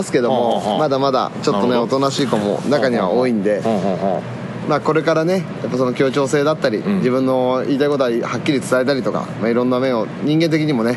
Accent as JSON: {"language": "Japanese", "town": "Katsushika", "region": "Tokyo", "country": "Japan", "tie": "born or raised there", "said": "だってあの生まれも育ちも葛飾柴又なんで。"}